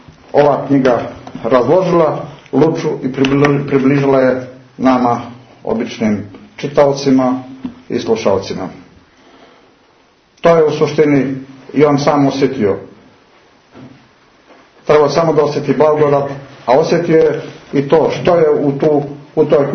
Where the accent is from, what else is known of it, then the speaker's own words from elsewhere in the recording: Montenegro; kako se kod nas u Morače kaže